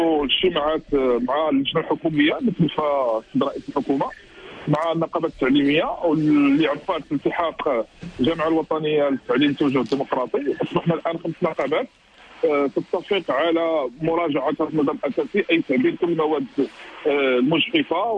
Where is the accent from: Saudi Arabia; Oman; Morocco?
Morocco; حنا كنتمناو من كل قلوبنا حنا كمغاربه وكمواطنين